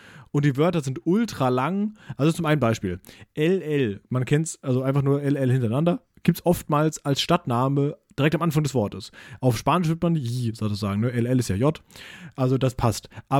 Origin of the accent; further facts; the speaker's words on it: Germany; Also da verstehe ich ja schon wenig und ich bin Deutscher, ja.